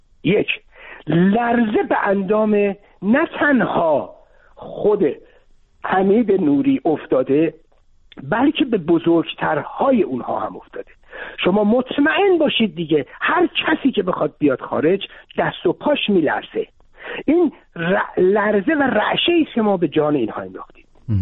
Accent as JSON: {"language": "Persian", "country": "Iran", "said": "ما به عنوان یک ایرانی وظیفمون چیه؟"}